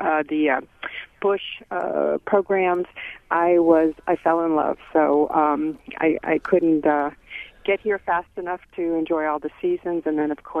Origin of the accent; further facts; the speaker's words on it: Florida, United States; I'm actually from Florida